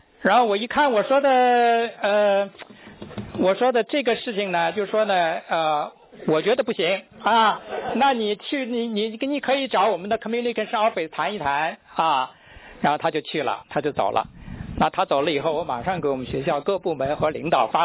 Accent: China; 我在中国大陆成长的时候是80年代90年代初，那个时候我们在信仰上的敌人很明确，敌我很分明

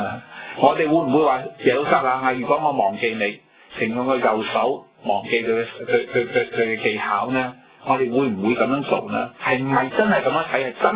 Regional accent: China; 我們中國人有句說話叫樂不思蜀

